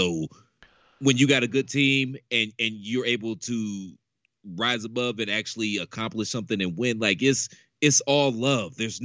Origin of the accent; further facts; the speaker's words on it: Midwest, United States; I'm from the Midwest like you are. I'm a Midwest baby, and the Midwest is weird.